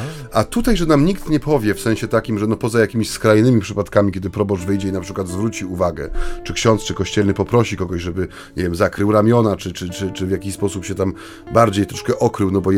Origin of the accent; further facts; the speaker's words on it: Mysłowice, Silesian Voivodeship, Poland; pochodzę ze Śląska, z Mysłowic